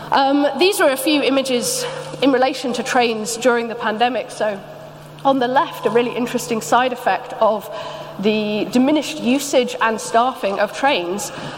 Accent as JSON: {"language": "English", "region": "Wales", "country": "United Kingdom", "tie": "born or raised there", "said": "So this is where I grew up. This is North Wales. I grew up on the Isle of Anglesey"}